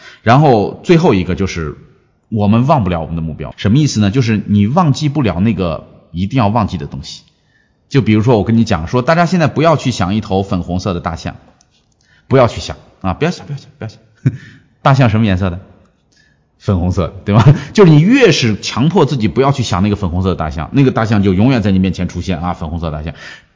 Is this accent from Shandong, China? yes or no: no; Shaanxi, China; 我是陕西人，喜欢吃面呢。